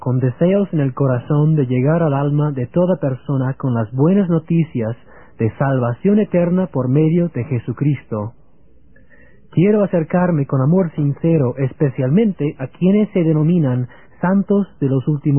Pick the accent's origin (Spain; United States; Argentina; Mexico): United States; Virginia; Nací y me crié en Virginia, Estados Unidos, dentro de una familia mormona creyente, dirigente, fiel en sus obligaciones con la iglesia y sincera en sus deseos de alcanzar las metas espirituales inculcadas por la misma.